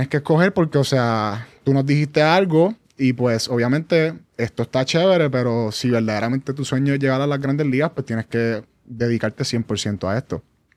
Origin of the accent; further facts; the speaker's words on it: Trujillo Alto, Puerto Rico; Yo soy de Trujillo Alto.